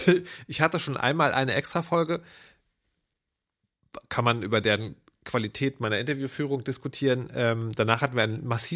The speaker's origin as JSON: {"language": "German", "region": "East Germany", "country": "Germany", "tie": "born or raised there", "first_language": "German", "said": "ich bin im Osten aufgewachsen. Wir hatten damals nichts."}